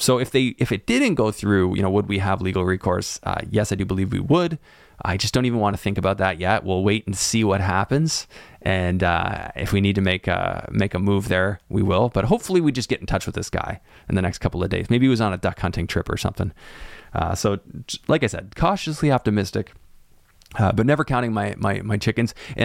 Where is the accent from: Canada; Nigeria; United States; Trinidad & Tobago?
Canada; And the opportunity, like as a Canadian, to get like qualifications to get into those mortgages is like way hard.